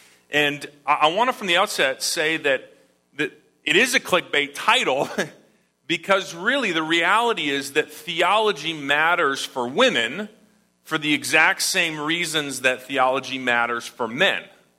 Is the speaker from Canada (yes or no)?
yes; Canada; I'm Canadian. I went to the University of British Columbia in Vancouver.